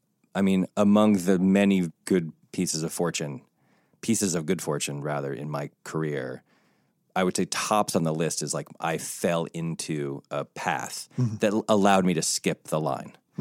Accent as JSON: {"language": "English", "region": "Connecticut", "country": "United States", "tie": "born or raised there", "said": "You know, they were in Chicago and I grew up in Connecticut, but like, it's essentially the same, the kind of high school cliques and the this and the that, and everybody's white."}